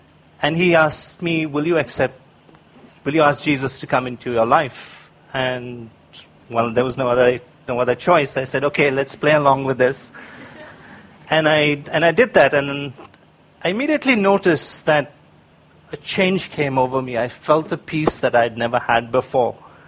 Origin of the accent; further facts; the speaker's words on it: Hyderabad, Telangana, India; I was born in India, in the south of India, in a place called Hyderabad. I grew up there, and during my teenage years, I became a Christian.